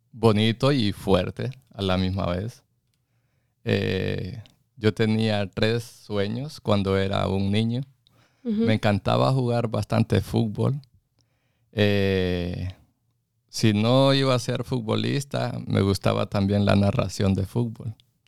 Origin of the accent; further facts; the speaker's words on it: Honduras; Yo soy hondureño.